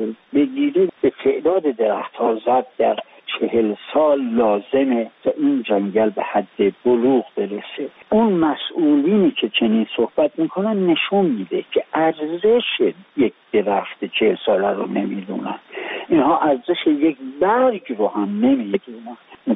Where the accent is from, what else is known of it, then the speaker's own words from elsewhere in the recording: Iran; من شرمنده هستم به عنوان یک ایرانی علاقمند به محیط زیست کشورم